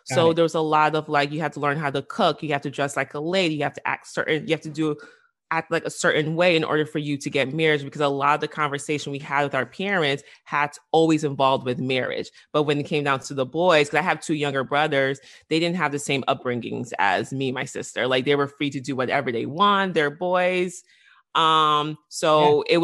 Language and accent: English; Nigeria; now in United States; We're all West African. I'm Nigerian, and both of my best friends are Ghanaians.